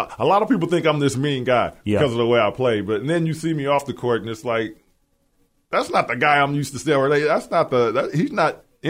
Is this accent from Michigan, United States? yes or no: yes; Flint, Michigan, United States; also born or lived in Milwaukee; I grew up in Flint. I stayed in Flint with my dad for a few years before I moved back to Milwaukee.